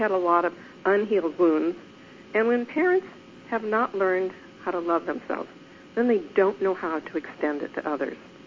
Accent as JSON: {"language": "English", "town": "St. Louis", "region": "Missouri", "country": "United States", "tie": "born there", "said": "Well, I was born in St. Louis, Missouri"}